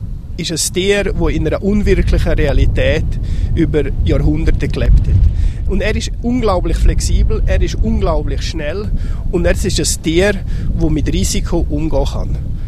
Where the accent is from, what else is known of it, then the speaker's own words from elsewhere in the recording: Graubünden, Switzerland; für mich als Bündner ist das natürlich sensationell